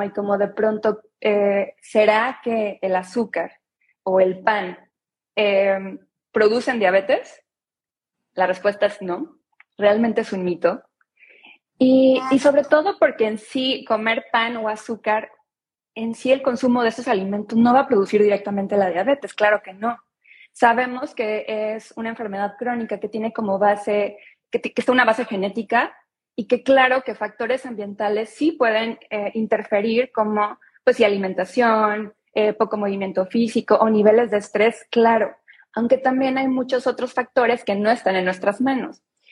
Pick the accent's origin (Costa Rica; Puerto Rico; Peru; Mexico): Mexico; Nosotros como mexicanos, los mexicanos tenemos, pues es un factor de riesgo, ¿no?, para tener diabetes.